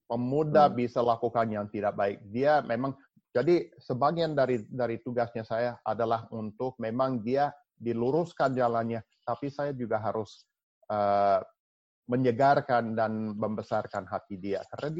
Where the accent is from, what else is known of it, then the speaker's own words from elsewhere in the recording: United States; Indonesian is a second language; Sebetulnya, Pak, sebagai orang Amerika, saya berhak mengatakan ini. Saya berhak mengatakan ini sebagai orang Amerika.